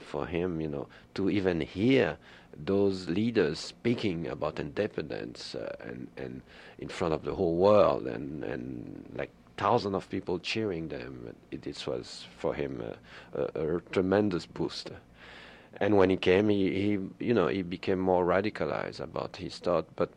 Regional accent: DR Congo; I grew up in Congo. My parents went to work in Congo in 1961-62, and we of course followed them

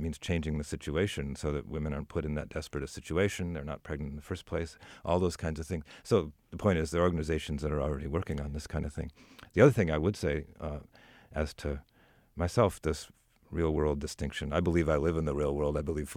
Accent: Wisconsin, United States; also born or lived in North Carolina; I grew up in Wisconsin, but but I live in North Carolina for 20 years.

